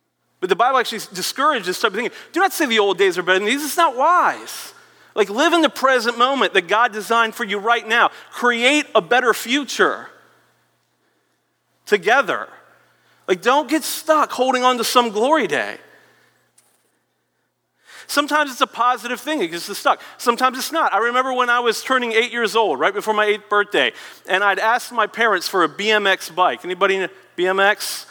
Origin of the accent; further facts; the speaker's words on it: Norfolk, Virginia, United States; I grew up in Norfolk, Virginia.